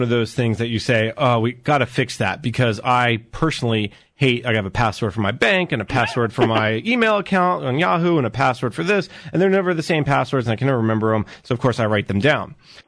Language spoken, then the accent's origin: English; Baltimore, Maryland, United States; Actually, I grew up in Baltimore, so my mother used to work at the Social Security Administration.